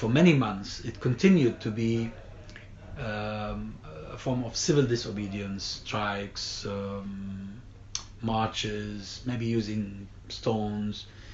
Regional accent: Hebron, West Bank, Palestine; carried out in response to the massacre carried out by Baruch Goldstein in Al-Bahar al-Ibrahimi in my hometown, in Hebron.

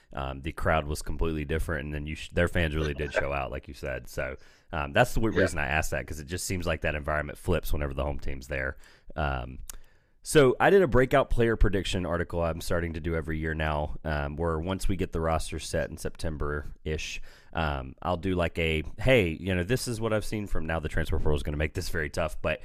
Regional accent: North Carolina, United States; I'm from born and raised in North Carolina, so I'm always going to root for the schools here.

